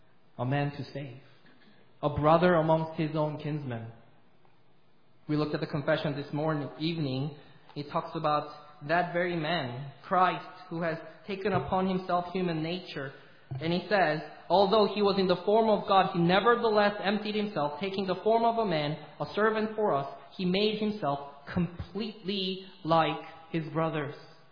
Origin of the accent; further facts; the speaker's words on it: South Korea; I grew up in Korea. We lived in a little area where we had not a good neighborhood, let me put it that way.